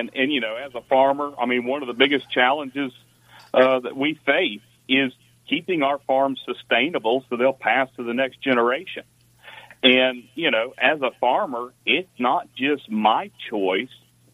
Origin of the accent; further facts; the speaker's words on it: United States; growing up in rural America, you own firearms